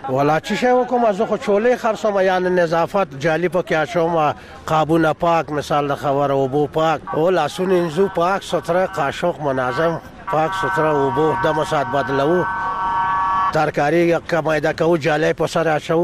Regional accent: Jalalabad, Nangarhar, Afghanistan; زه د جلال آباد یم.

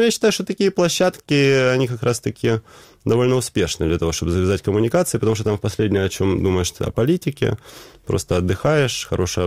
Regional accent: Kyiv, Ukraine; там, когда они узнавали, что я из Киева, была очень благосклонная реакция.

